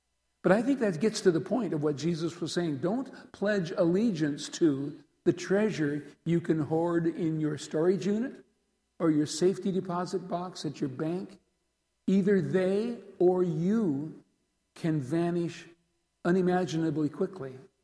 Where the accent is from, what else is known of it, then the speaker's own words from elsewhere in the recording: South Dakota, United States; Just behind the courthouse in my hometown is the Spink County Museum.